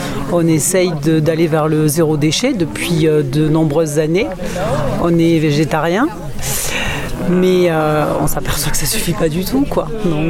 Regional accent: Marseille, Provence-Alpes-Côte d'Azur, France; puisqu'on est Marseillais tous les deux

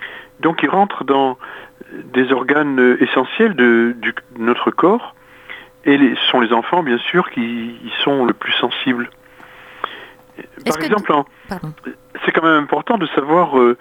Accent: Belgium; en France ou près de chez nous en Belgique

